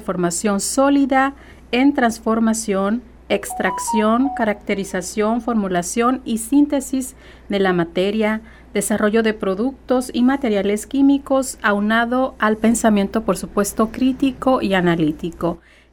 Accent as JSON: {"language": "Spanish", "country": "Mexico", "said": "nuestra condición como mexicanos, en nuestra raza, se pudiera decir de bronce"}